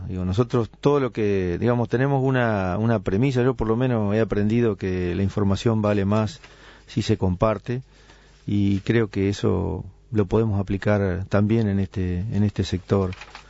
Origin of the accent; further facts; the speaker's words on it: Uruguay; ¿Cuántas cosas nos pasan como uruguayos cuando, por ejemplo, juega Uruguay?